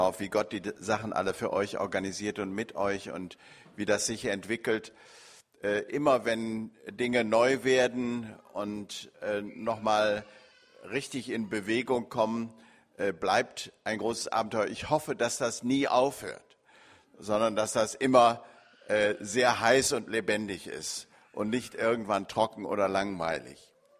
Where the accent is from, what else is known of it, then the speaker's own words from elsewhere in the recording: Bielefeld, North Rhine-Westphalia, Germany; weil ich bin in Hoberge-Ührentrup groß geworden, habe dann eine Zeit lang bei der Bundeswehr in Norddeutschland und Studium in Karlsruhe gewesen und bin dann hier zurück nach Bielefeld